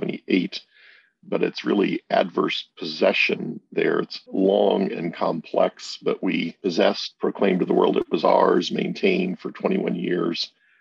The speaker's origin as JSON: {"language": "English", "region": "Missouri", "country": "United States", "tie": "born or raised there", "said": "I grew up in Eastern Jackson County, Missouri. Grew up going to … in Nauvoo and visiting Lamoni and places like that regularly."}